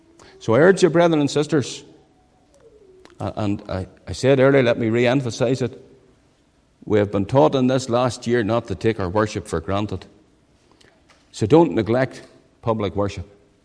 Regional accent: Saintfield, Northern Ireland, United Kingdom; When I was a lad growing up in the Presbyterian Church in Saintfield

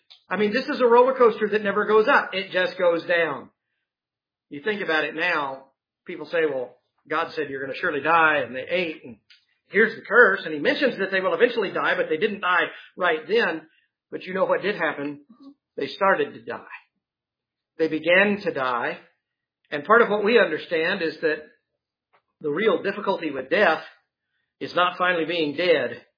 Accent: Texas, United States; If you can imagine, and I can't, growing up in Texas, you knew not to go barefoot.

